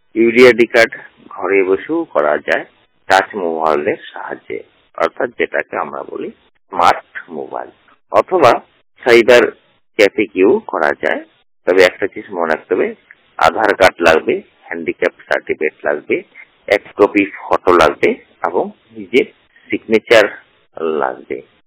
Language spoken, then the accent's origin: Bangla; Bidhannagar, West Bengal, India; আমি একজন পূর্ণ দৃষ্টিহীন ব্যক্তি। আমার বাড়ি হচ্ছে দার্জিলিং শিলিগুড়ি অন্তর্ভুক্ত বিধাননগরে।